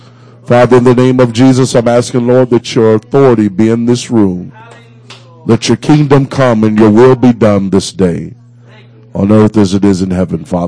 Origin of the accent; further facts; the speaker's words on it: Indianapolis, Indiana, United States; I'm not from here. I'm from Indianapolis. I'm just a preacher.